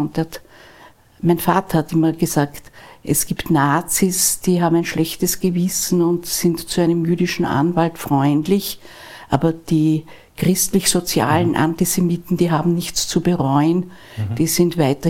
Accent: Vienna, Austria; wir sind ja aus Wien alle

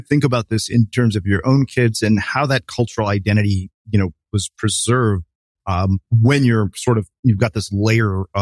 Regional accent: Andhra Pradesh, India; first language Telugu; English is a second language; we're from one part of India. We're from Southern India, from Andhra. We speak Telugu.

